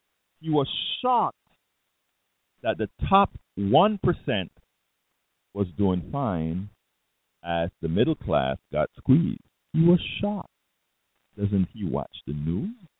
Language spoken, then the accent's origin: English; the South, United States; Hey, I'm a Southerner. I live in the South.